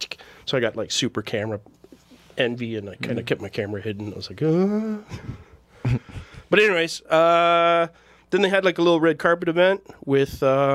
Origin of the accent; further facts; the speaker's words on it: Hamilton, Ontario, Canada; born there; Now, he's from Hamilton, and I was born in Hamilton. You'd think that would get me a Facebook friend.